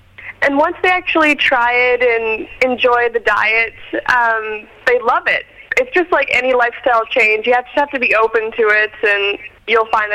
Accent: Canada; and I'm Canadian, by the way.

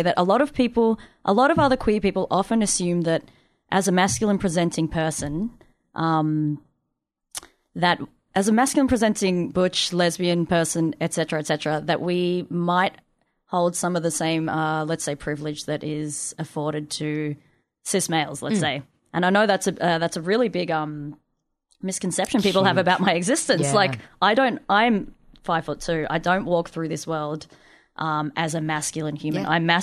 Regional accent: Australia; I grew up in Australia. I was a queer young person in Australia

